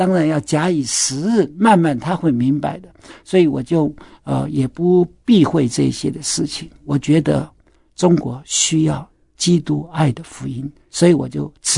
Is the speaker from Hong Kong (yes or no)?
no; Taiwan; also born or lived in China; 以后呢，我10岁来到台湾，那我是一个很普通的人